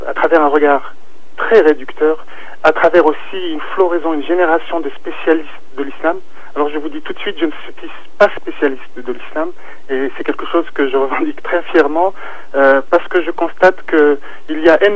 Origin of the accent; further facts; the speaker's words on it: Morocco; J'essaye d'avoir le regard de l'intérieur en tant que Marocain, en tant que Maghrébin, en tant qu'Arabe, en tant que musulman.